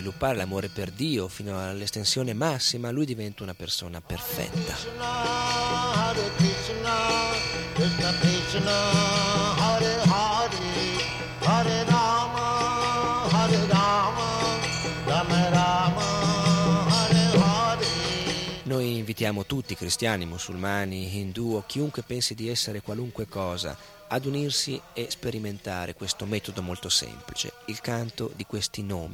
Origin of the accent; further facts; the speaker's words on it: Milan, Lombardy, Italy; born there